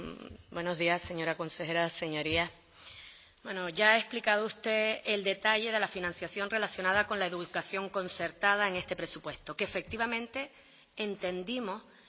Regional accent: Canary Islands, Spain; los que somos canarios, estudiamos en la facultad, en magisterio, en Gran Canaria, o en lo de Tenerife

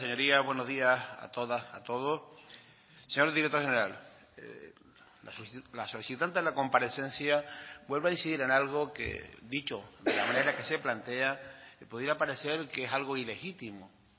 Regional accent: Canary Islands, Spain; que sí nos afecta como canarios el gasto que el Estado destina a la televisión española

